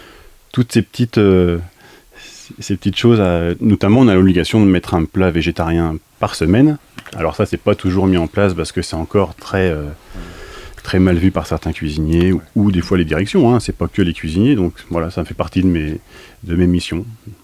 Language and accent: French; Guérigny, Bourgogne-Franche-Comté, France; pour ensuite revenir dans ma région natale, donc à Guérigny, au Relais des Deux-Nièvres